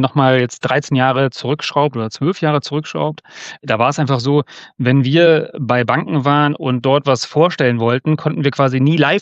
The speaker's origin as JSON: {"language": "German", "town": "Cologne", "region": "North Rhine-Westphalia", "country": "Germany", "said": "Wir kommen ja aus Köln"}